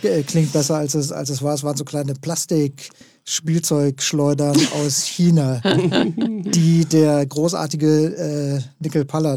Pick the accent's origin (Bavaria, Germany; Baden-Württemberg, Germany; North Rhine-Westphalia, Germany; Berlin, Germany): Berlin, Germany; weil ich ja jetzt schon über 60 bin. Ich bin aufgewachsen im Nachkriegs-Westdeutschland, in West-Berlin.